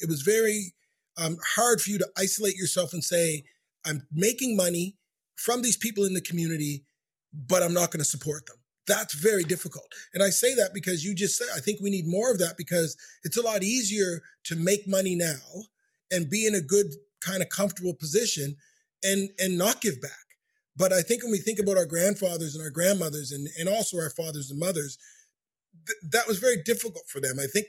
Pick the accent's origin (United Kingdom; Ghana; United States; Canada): Canada; Halifax, Nova Scotia; I'm from Halifax and I'm going to Wolfville to visit Andy.